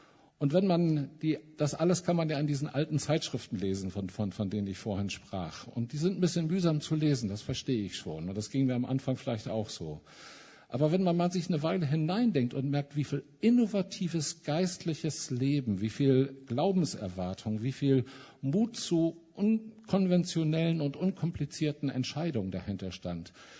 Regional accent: Mülheim an der Ruhr, North Rhine-Westphalia, Germany; Ich komme ja aus Mülheim an der Ruhr

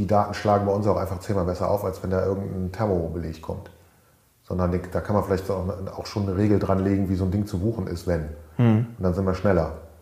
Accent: Rhineland, Germany; bei mir in Rheinland, wo ich herkomme

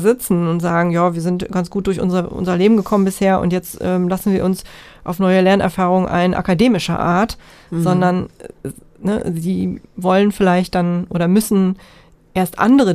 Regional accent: Germany

